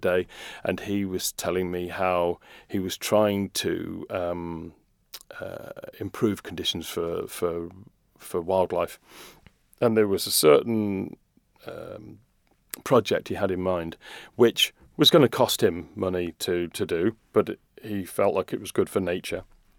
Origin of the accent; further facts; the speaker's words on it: Rugby, West Midlands, United Kingdom; now in Isle of Man; roughly the population of my hometown of Rugby, where I grew up